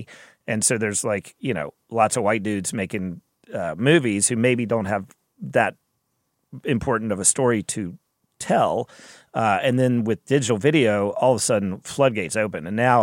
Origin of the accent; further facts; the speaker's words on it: Davidson, North Carolina, United States; Well, growing up in Davidson, North Carolina, not a lot to do.